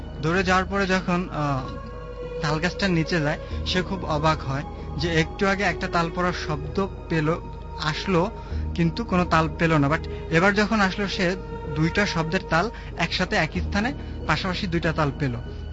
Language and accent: Bangla; Dhanmondi, Dhaka Division, Bangladesh; ধানমন্ডি থেকে এসেছি